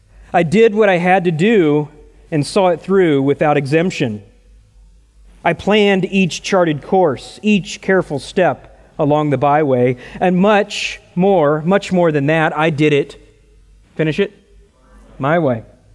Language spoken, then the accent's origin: English; Texas, United States; Born and raised in Texas, we watch the Dallas Cowboys, we're Christians.